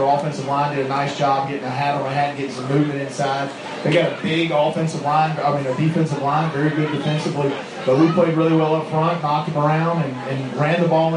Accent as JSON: {"language": "English", "region": "Louisiana", "country": "United States", "said": "I saw what it did to, Katrina did to New Orleans. I'm from Louisiana."}